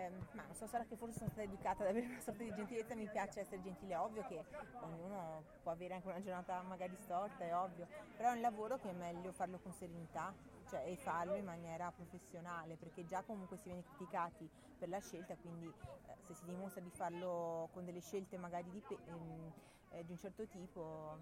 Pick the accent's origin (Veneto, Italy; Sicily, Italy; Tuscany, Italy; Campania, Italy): Veneto, Italy; Venice; io sono di un'isola di Venezia, no? Sono veneziana